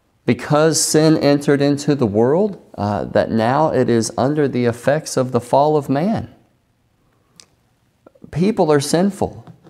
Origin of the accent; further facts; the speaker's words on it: the South, United States; I grew up in the South, and I could probably spend a lot of time telling you stories from my own experience